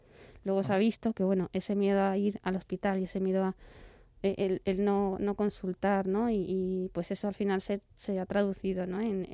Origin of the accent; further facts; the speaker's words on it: Extremadura, Spain; empecé mi residencia en Badajoz, que yo soy extremeña